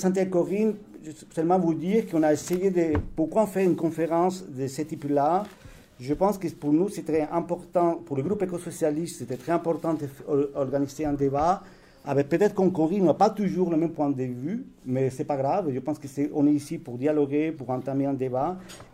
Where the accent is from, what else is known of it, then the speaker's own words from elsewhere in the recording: Andalusia, Spain; accent: Andalusian; French is a second language; peut-être que je vais prononcer mal à mon accent andalou